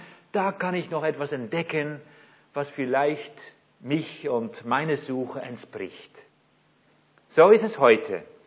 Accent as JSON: {"language": "German", "country": "Netherlands", "second_language": "German", "moved": "yes", "lives_now": "Germany", "said": "Ich bin Holländer, wohne aber schon gut 10 Jahren zusammen mit meiner Frau hier in Deutschland."}